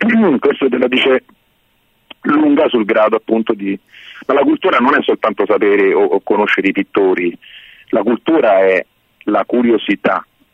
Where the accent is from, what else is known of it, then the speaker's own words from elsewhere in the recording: Rome, Lazio, Italy; invece sono da Roma